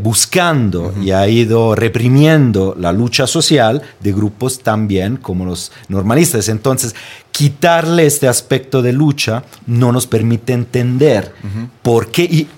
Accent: Italy; De Italia.

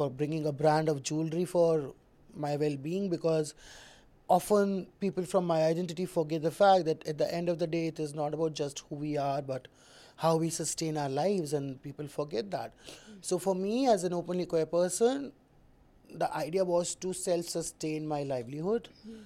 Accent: Delhi, India; I'm born and raised in Delhi 6 Chani Chowk.

